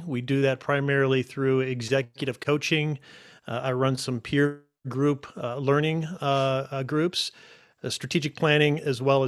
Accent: Ohio, United States; also born or lived in Chicago; I am in Central Ohio. I've been based here for, about 13 years, born and raised in Northeast Ohio, but then I spent 14 years in Chicago right after school.

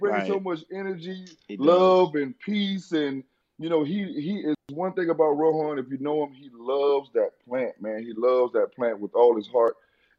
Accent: Tallahassee, Florida, United States; because I'm from Tallahassee. Their first dispensary was here. I'm the hometown hero here.

